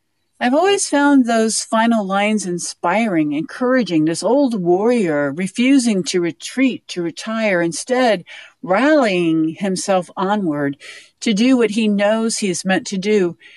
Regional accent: Dodge City, Kansas, United States; from Dodge City, Kansas.

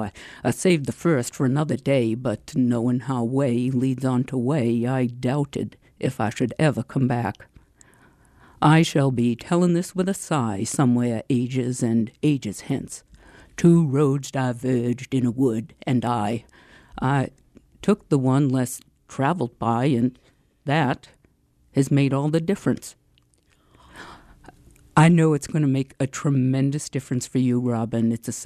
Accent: Boston, Massachusetts, United States; I come from New England and I don't often get to use my real accent on the radio. And I grew up in Boston

